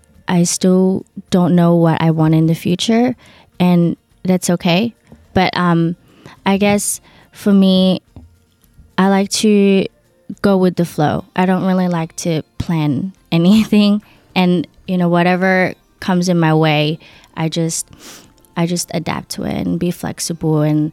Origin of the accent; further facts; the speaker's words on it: Philippines; Possibly, maybe in the Philippines as well, because, you know, it's my hometown and I was born there.